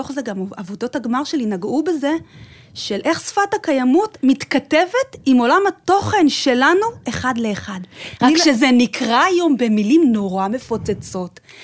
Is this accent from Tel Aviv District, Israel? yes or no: yes; Bnei Brak, Tel Aviv District, Israel; גדלתי בבני ברק, במרכז העיר.